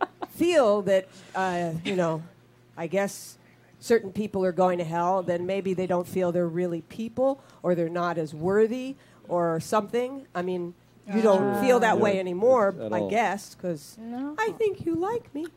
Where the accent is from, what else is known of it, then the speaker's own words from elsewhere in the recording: Pennsylvania, United States; It also happened in my home state of Pennsylvania